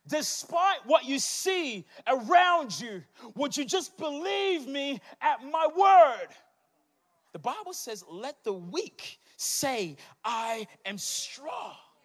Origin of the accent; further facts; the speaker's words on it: Dunedin, Otago, New Zealand; English is a second language; Speaking from experience, from a little boy, my first day at school in New Zealand, in Dunedin, I couldn't speak a word of English, but God had a plan for my life.